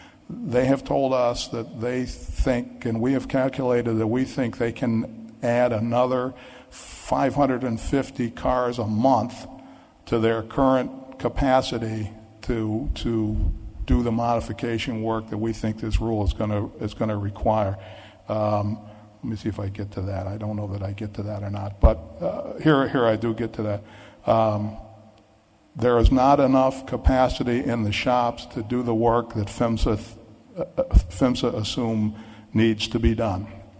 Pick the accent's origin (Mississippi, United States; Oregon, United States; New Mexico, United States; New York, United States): New York, United States; Ithaca; I grew up in Ithaca, New York, so I was happy to see that my hometown was represented.